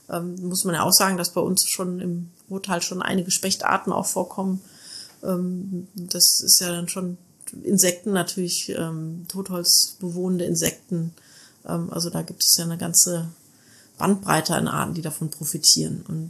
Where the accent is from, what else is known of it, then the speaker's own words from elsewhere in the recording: North Rhine-Westphalia, Germany; Ja, es ist nicht so wie bei uns im Ruhrgebiet hier.